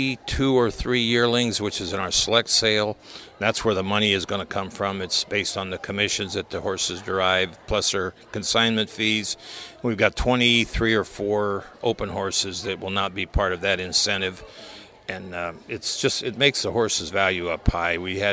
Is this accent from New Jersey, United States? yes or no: yes; Newton, New Jersey, United States; I'm from Newton, New Jersey.